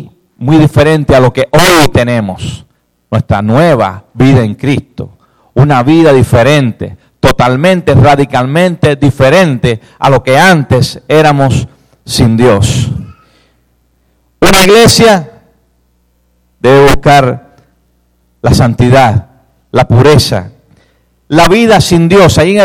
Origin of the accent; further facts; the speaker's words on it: Cuba; De pequeño, allá en Cuba